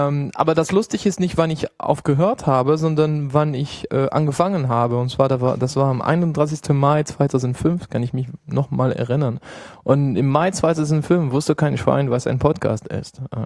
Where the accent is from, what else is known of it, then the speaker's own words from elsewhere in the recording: Belgium; first language French; German is a second language; now in Germany; Ich komme ursprünglich aus Belgien, aber bin seit zehn Jahren in Deutschland. Das heißt, ich fühle mich eher deutsch mittlerweile.